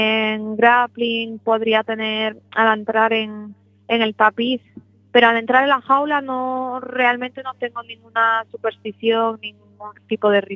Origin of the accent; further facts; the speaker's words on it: Seville, Andalusia, Spain; porque como ya yo soy como de Sevilla, pues...